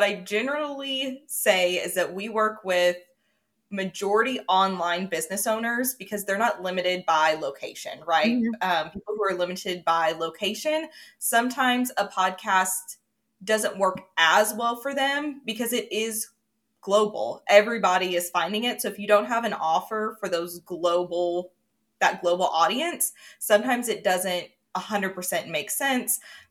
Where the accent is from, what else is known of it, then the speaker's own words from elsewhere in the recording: Indiana, United States; now in Louisville, United States; I am from Louisville, Kentucky. We're originally from Indiana. So the Midwest, very, very, very Midwest.